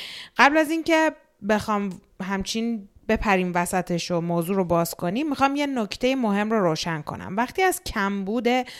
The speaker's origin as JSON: {"language": "Persian", "country": "Iran", "moved": "yes", "said": "وقتی که شما به غرب مهاجرت میکنین، من اینو هم خودم تجربه کردم توی 16 سالی که خارج از ایران زندگی میکنم"}